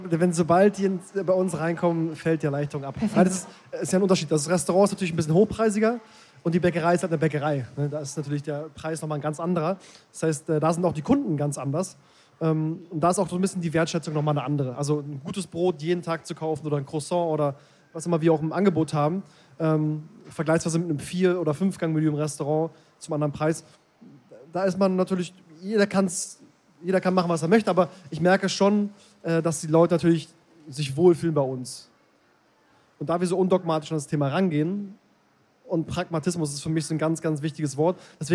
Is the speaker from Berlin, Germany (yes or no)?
yes; Berlin, Germany; Also ich bin auch aus Berlin, aus dem Osten, das heißt, meine Eltern, alle sind aus dem Osten, alle sind aus der DDR, das heißt, ich habe beide Seiten komplett mitbekommen